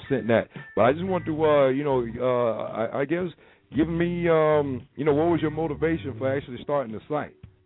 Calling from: Tampa, Florida, United States; I'm calling you from Wrecking the Game Radio. I'm a radio show host here in Tampa, Florida

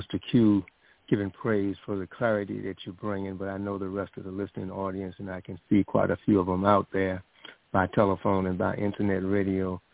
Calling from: Richmond, United States; a Ulu member, and I'm calling from Richmond.

